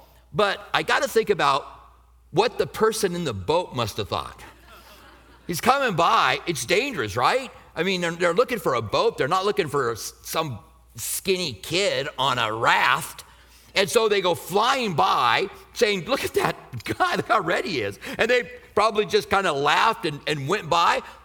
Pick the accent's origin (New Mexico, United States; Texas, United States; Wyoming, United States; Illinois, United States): New Mexico, United States; Albuquerque; I grew up in Albuquerque, and there was a lake about 3 hours away from Albuquerque, maybe a little under that, Elephant Butte.